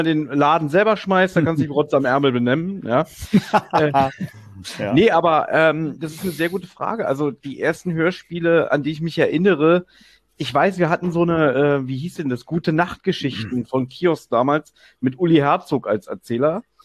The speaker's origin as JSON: {"language": "German", "region": "Berlin", "country": "Germany", "said": "ich bin Berliner"}